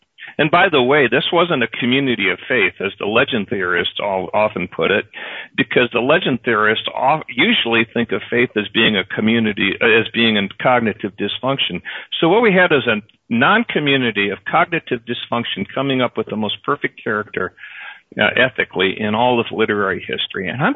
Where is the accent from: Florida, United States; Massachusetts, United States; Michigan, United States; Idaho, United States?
Michigan, United States; I grew up in Michigan, where we really enjoyed the story of Paul Bunyan.